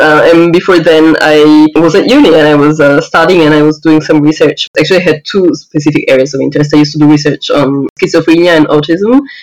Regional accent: Rome, Lazio, Italy; English is a second language; moved away as an adult; also born or lived in New Zealand; I am from Rome, Italy.

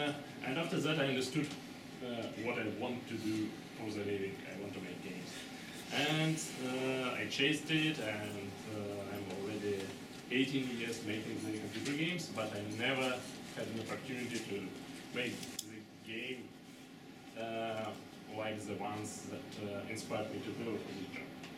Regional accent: Russia; English is a second language; I'm from Russia, and when I was studying in Moscow one time ago, the computers was a rare commodity in Russia.

